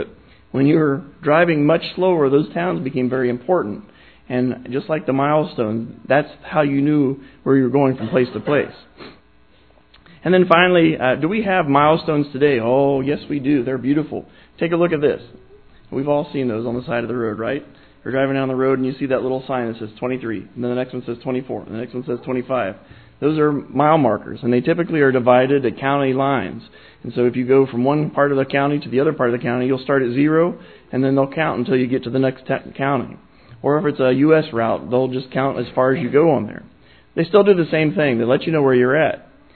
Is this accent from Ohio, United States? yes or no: yes; Vandalia, Ohio, United States; Growing up in Vandalia, it was easy for me to know everything